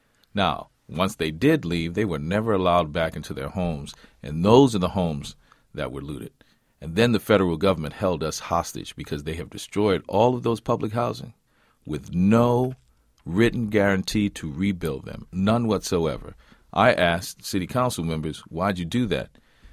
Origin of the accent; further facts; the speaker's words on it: New Orleans, Louisiana, United States; Because this is the thing I learned growing up in New Orleans.